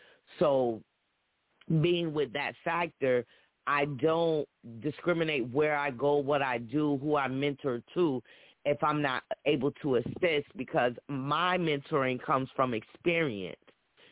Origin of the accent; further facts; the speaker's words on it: Rochester, New York, United States; but most of them are from New York, my hometown, Rochester, New York.